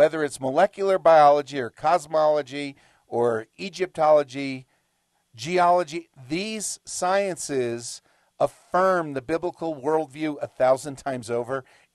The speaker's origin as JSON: {"language": "English", "region": "New Jersey", "country": "United States", "said": "I'm from New Jersey. I don't know what to do with the bull."}